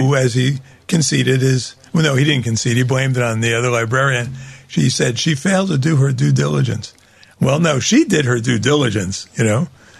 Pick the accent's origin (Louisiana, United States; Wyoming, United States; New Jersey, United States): New Jersey, United States; Newark; You know, I grew up in Newark, New Jersey. And watched the neighborhood collapse around me.